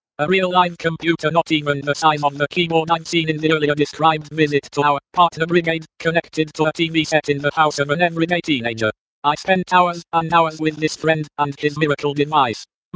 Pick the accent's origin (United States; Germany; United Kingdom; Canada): Germany; eastern Germany; English is a second language; my voice with its heavy German accent. 2. Early times. I was born and raised up in Eastern Germany.